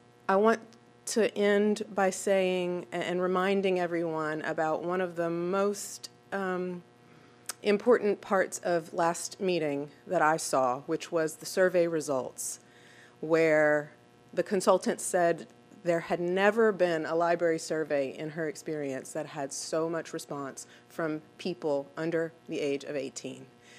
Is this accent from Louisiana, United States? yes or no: yes; Abbeville, Louisiana, United States; I grew up in Abbeville, and I remember riding my bike to the library as a kid